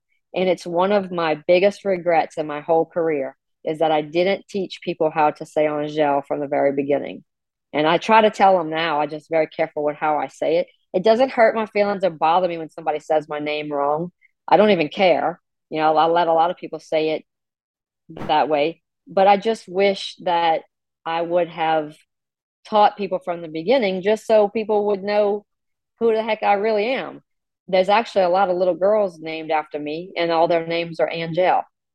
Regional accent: Louisiana, United States; I'm a Cajun who likes crawfish.

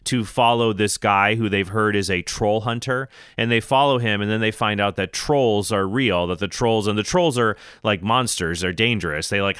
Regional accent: Phoenix, Arizona, United States; I remember growing up in Phoenix, and I was friends with Catholic families that had 10 or 11 or 12 kids.

